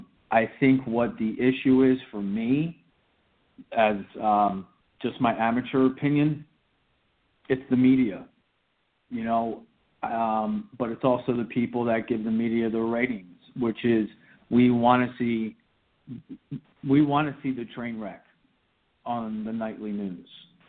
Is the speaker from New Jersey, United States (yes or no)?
yes; Trenton, New Jersey, United States; when I was their age growing up in Trenton